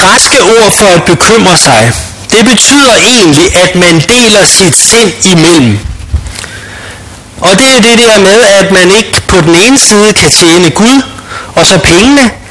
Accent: Copenhagen, Capital Region of Denmark, Denmark; Jeg er københavner, der er det bare med at få det væk.

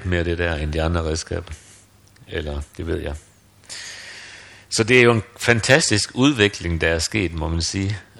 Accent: North Denmark Region, Denmark; Jamen, jeg er spændt på, om den hedder det samme, som den gør i Thy, hvor jeg stammer fra.

